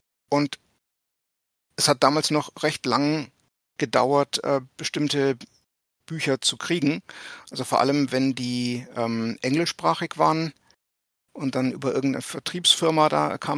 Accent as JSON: {"language": "German", "town": "Erlangen", "region": "Bavaria", "country": "Germany", "tie": "born or raised there", "said": "Und das war in meiner Heimatstadt in Erlangen"}